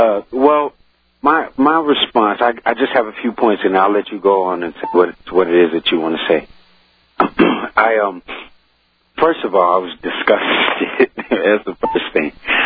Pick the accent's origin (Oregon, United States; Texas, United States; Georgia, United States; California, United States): Texas, United States; Austin; in the neighborhood I grew up in Dove Springs, which is a southern neighborhood here in Austin.